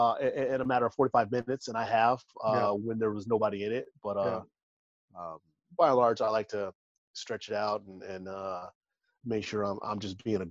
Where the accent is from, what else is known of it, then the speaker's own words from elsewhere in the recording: Texas, United States; I'm a Texan.